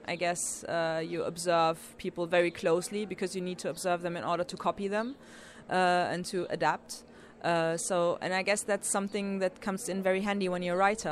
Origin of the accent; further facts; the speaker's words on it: Hamburg, Germany; English is a second language; I come from Hamburg in Germany.